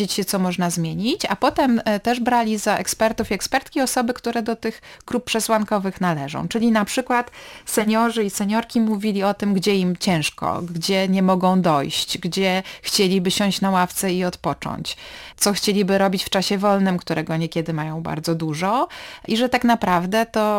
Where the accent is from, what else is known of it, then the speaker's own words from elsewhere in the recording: Gdynia, Pomeranian Voivodeship, Poland; bo nie jestem z Gdańska. No jestem tak. Z Gdyni, ale pracuję w Gdańsku.